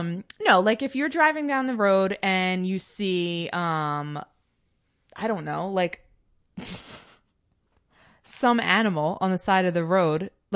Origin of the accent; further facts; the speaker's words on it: Midwest, United States; I'm also from the Midwest.